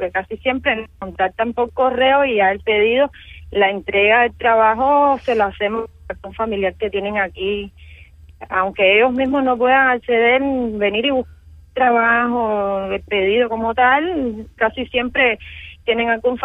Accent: Marianao, Havana, Cuba; Sí, estamos en Marianao. Yo nací y vivo en Marianao, en una parte importada que se llama El Palmar, pero probé un tiempo en el pedado para estar más céntrico

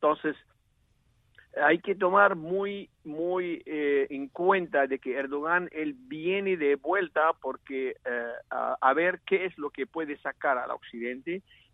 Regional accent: United States; porque no estamos dispuestos como americanos a mandar a nuestros soldados en el terreno.

